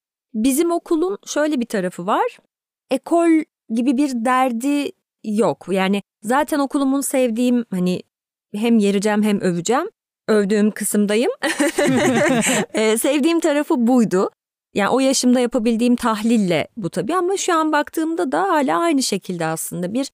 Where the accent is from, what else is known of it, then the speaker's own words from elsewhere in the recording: Ankara, Turkey; Ben dibine kadar memur bir aileden geliyorum. Ankaralıyım çünkü.